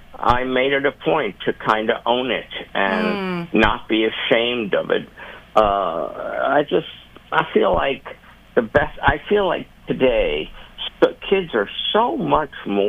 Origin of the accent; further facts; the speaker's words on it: Manhattan, New York, United States; when I was a kid and growing up in Manhattan in the early 60s